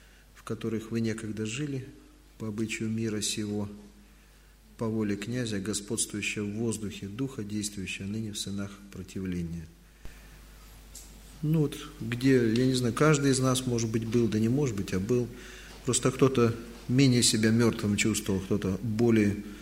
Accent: Mezhdurechensk, Kemerovo Oblast, Russia; also born or lived in Altai Krai; now in Belarus; Ну, жили в Кузбассе, Кемеровская область, город Междуреченск, там, где шахтеры бастовали в свое время. Родился в Алтайском крае, потом туда переехали.

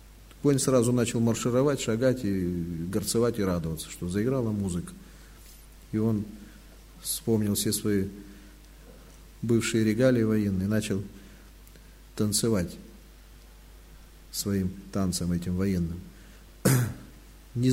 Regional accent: Mezhdurechensk, Kemerovo Oblast, Russia; also born or lived in Altai Krai; now in Belarus; Ну, жили в Кузбассе, Кемеровская область, город Междуреченск, там, где шахтеры бастовали в свое время. Родился в Алтайском крае, потом туда переехали.

